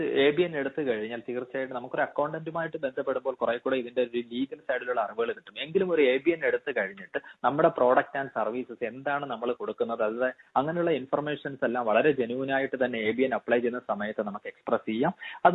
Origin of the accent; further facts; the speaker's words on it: Kerala, India; 5 വർഷത്തിന് മുമ്പ് ഞാൻ മലയാളികളുടെ ഒരു ട്രെൻഡ് നമ്മുടെ കേരളത്തിലുള്ളവരുടെ നോക്കിയപ്പോൾ